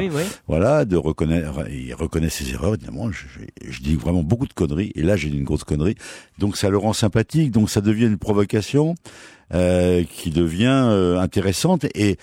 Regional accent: Évreux, Normandy, France; born there; Je suis né à Évreux, donc mon père était président du club pendant 20 ans.

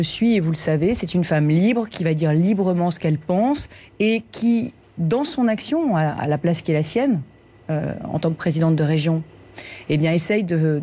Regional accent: France; en tant que Française, eh bien évidemment, cette présidence-là, je la combattais.

